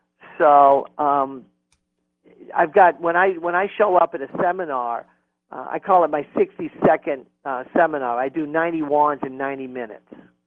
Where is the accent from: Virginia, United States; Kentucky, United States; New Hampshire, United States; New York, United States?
New Hampshire, United States; He was very he was a Yankee. I was born and raised in New Hampshire.